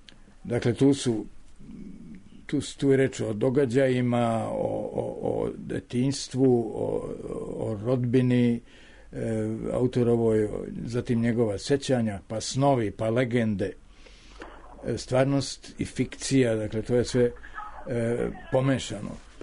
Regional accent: Sarajevo, Bosnia & Herzegovina; moved away as an adult; Ja sam rođen u Sarajevu 1933. godine i živeo skoro 30 godina tamo. Otišao sam 1961.

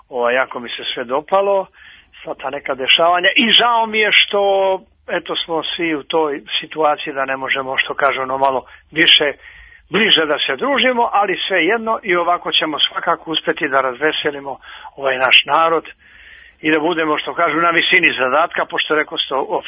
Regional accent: Šumadija and Western Serbia, Serbia; meni je drago da potičem iz Dragačevskog kraja

